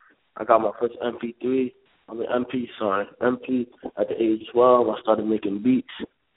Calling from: Paterson, New Jersey, United States; from Paterson, New Jersey, Pakistan. Paterson, New Jersey

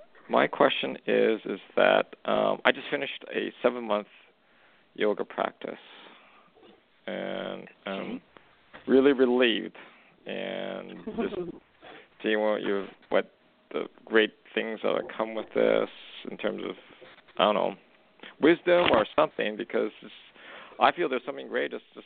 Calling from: Canada; I'm calling from Canada.

